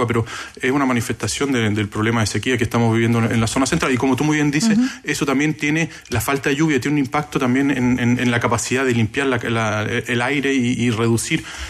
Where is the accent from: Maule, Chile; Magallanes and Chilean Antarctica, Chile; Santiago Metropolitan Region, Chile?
Santiago Metropolitan Region, Chile; Santiago; como capitalinos, como santiaguinos, no hemos vivido muy directamente